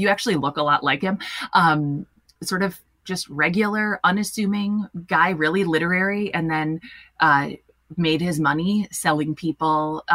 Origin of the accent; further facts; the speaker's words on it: Minneapolis, Minnesota, United States; I grew up in Minneapolis.